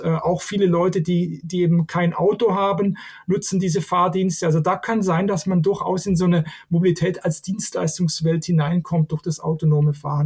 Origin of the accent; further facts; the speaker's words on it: Switzerland; aber bei uns in der Schweiz und auch in anderen Ländern steigt Abo stärker an, als das in Deutschland der Fall ist.